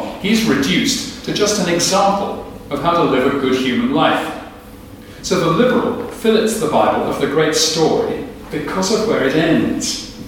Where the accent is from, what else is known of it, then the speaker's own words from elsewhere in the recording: England, United Kingdom; now in Scotland; I'm an Englishman living in Scotland.